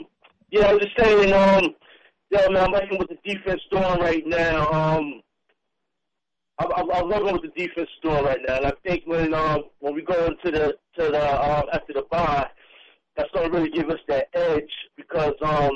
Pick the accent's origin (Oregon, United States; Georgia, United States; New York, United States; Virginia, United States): New York, United States; Long Island; You know, I'm from Strong Island, New York, and I love what y'all doing on the Giants at right there.